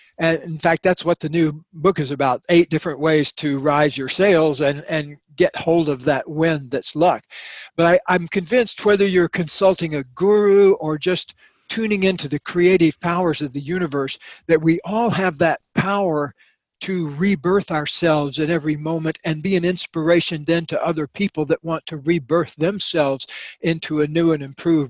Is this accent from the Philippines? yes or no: no; the South, United States; my collection of lunatics that I grew up in down in the South